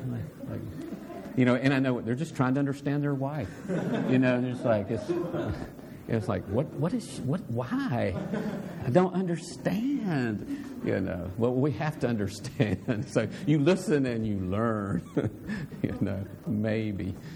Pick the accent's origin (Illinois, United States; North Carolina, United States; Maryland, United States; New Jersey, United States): North Carolina, United States; I was from North Carolina and ministered in an area where there was Fort Bragg and Pope Air Force Base, a lot of soldiers.